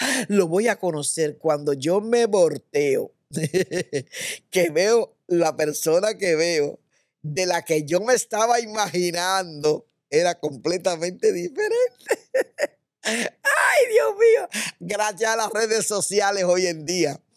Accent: Dominican Republic; Cuando yo me criaba en mi país, en República Dominicana, uno de mis hobbies era la lectura.

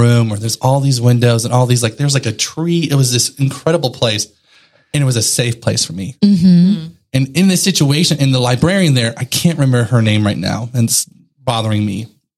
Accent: Texas, United States; now in Bangkok, Thailand; my family in Texas, because I'm from Texas, listener, calls

